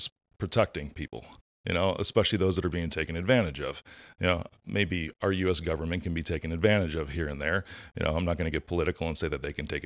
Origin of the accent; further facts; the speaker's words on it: Chicago, Illinois, United States; There was a state trooper in Illinois, because I'm from Chicago, that was just killed a couple weeks ago.